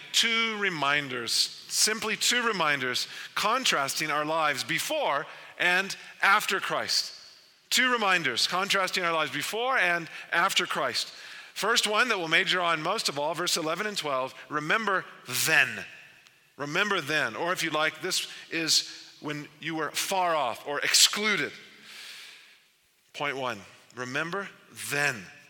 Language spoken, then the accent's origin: English; Texas, United States; one of my mentors in the church I grew up in Texas